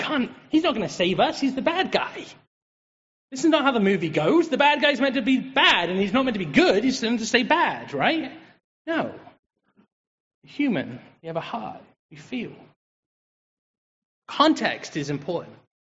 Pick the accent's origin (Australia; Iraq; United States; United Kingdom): United Kingdom; England; I'm English, by the way. That's why I've got a random accent.